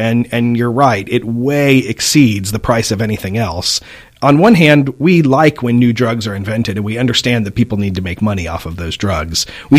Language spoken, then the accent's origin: English; Carrollton, Texas, United States; Yeah, so I grew up here in Dallas, in Carrollton, actually.